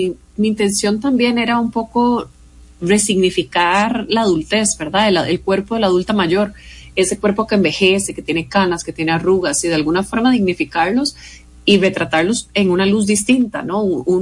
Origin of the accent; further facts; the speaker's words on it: Costa Rica; yo me siento tica